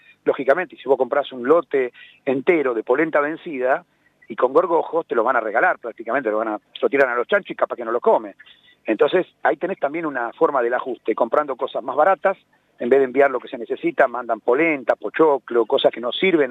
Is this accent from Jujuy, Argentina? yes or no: yes; La Quiaca, Jujuy, Argentina; nuestra caravana de acá del norte, yo salí de Jujuy, de La Quiaca